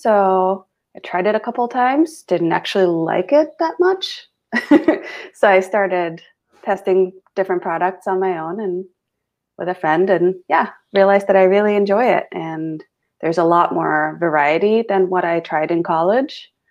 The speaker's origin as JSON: {"language": "English", "country": "Finland", "second_language": "English", "said": "And I'm originally from Scandinavia. I'm Finnish"}